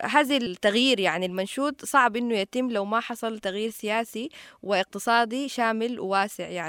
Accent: Sudan; من السودان، ناشطة حقوقية

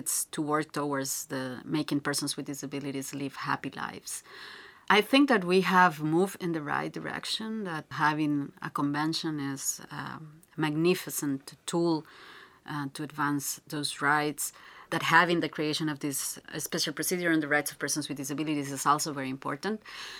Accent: San José, Costa Rica; I'm 39 years old, and I was born in San Jose, which is the capital of Costa Rica.

